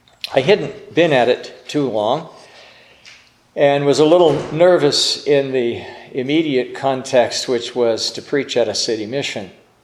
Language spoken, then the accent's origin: English; California, United States; And I was from Southern California and I knew what a bird of paradise was.